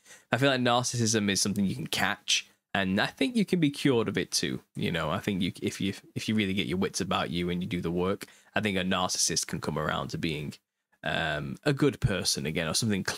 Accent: United Kingdom; I'm too British to do such a thing.

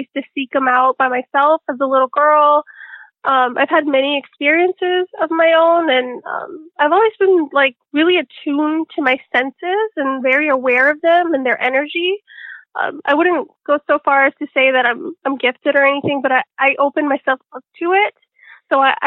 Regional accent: Chicago, Illinois, United States; Yes, I am from the south side of Chicago. I lived in the West Elgin area that's very near Midway Airport. I pretty much grew up on the south side of Chicago, and then we moved out to the Bolingbrook area when I was a teenager.

